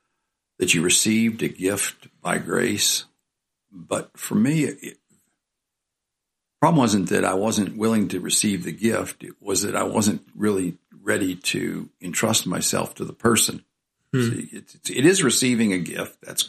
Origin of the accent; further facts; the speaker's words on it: Pennsylvania, United States; also born or lived in Winter Park, Florida; Mostly in Pennsylvania.